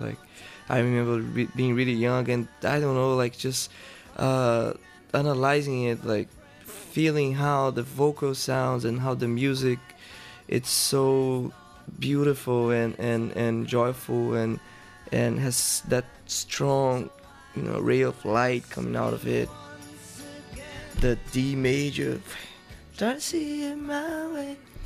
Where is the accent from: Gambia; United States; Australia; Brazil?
Brazil; I'm a musician, I'm a songwriter, guitar player, vocalist, and I live in Brazil. I'm from Brazil